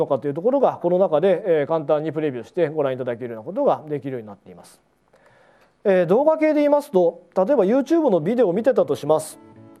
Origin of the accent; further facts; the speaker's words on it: Gifu, Japan; accent: Gifu dialect; ちなみに僕は岐阜弁で、指南をしてますので